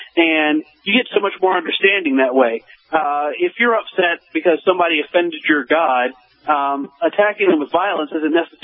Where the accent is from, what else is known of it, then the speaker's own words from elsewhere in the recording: United States; they don't see a lot of black Americans. So often people assume I'm South African or from some place other than America.